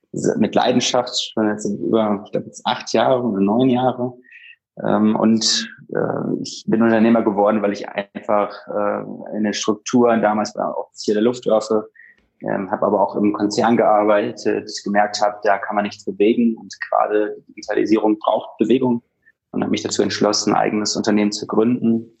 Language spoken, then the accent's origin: German; Düsseldorf, North Rhine-Westphalia, Germany; also ich bin aufgewachsen in Düsseldorf.